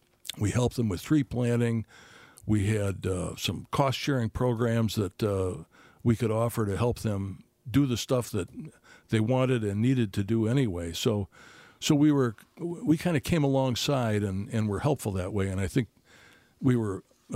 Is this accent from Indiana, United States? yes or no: no; Chicago, Illinois, United States; moved away as an adult; now in Madison, United States; I grew up in Chicago and ended up working for a Fortune 500 company for about 4 years.